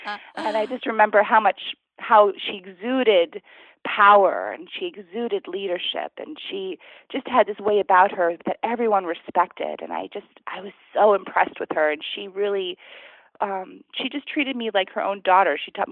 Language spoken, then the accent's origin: English; Vermont, United States; I grew up in Vermont, and I grew up surrounded by 140 acres of pristine wildlife.